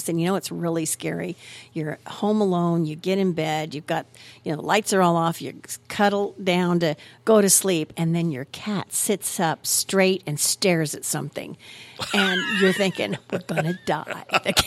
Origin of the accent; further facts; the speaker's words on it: Vandalia, United States; In the house I grew up in over in Vandalia, we had all kinds of strange things happen.